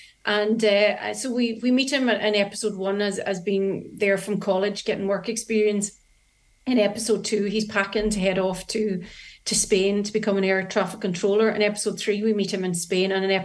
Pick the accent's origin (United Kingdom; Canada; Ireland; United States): Ireland; Arranmore Island, County Donegal; I'm from Arranmore Island. My mother's from Inishree. My father's from Inishgera. I'm 100% Island blood like yourself.